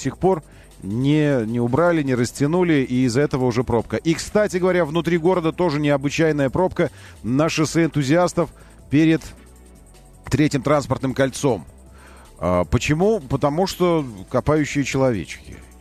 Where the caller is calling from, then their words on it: Moscow, Russia; я из Москвы звоню.